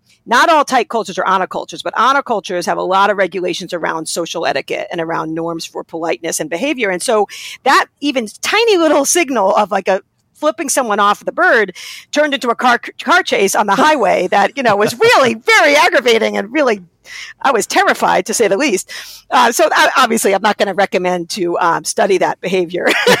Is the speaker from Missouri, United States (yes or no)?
no; New York, United States; I could tell you that, you know, I've had my N of one experiences in the South as a New Yorker. I'm from New York originally.